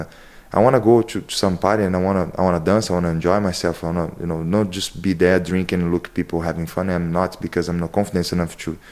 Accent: Tinguá, Rio de Janeiro, Brazil; English is a second language; I'm come from Rio de Janeiro, and it's a very deep and high city called Tinguá. I grew up until my 17s before I moved to the coast, right? That is a forest reserve, and there's just no good internet, you know, like very far place.

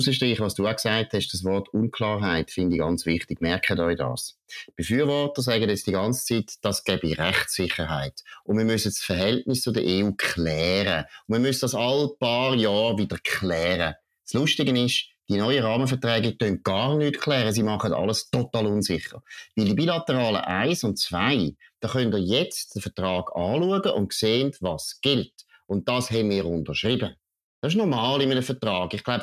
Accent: Switzerland; Wir sind Schweizer.

